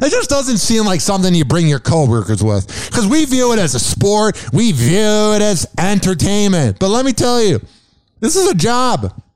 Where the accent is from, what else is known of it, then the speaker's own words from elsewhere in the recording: Chicago, Illinois, United States; And I know people sometimes don't get me because I'm from Chicago